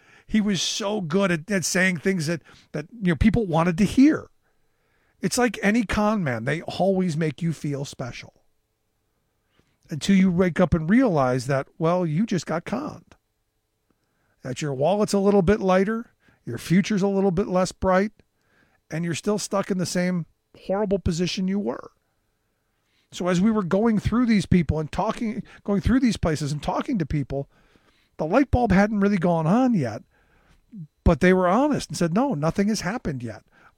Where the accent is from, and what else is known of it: Cleveland, Ohio, United States; born or raised there